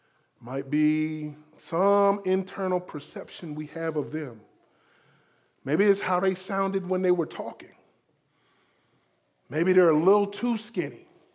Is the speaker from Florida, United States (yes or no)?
yes; Florida, United States; I grew up in South Florida. Both of my parents are from the deep south.